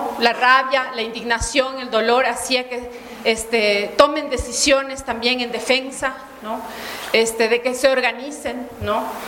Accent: Ecuador; que no nos benefician a nosotros tampoco como ecuatorianos.

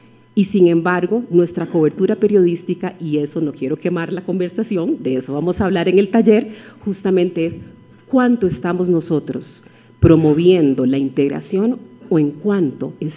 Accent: Costa Rica; en mi país, Costa Rica. Mi región, de donde yo soy nativa, Centroamérica

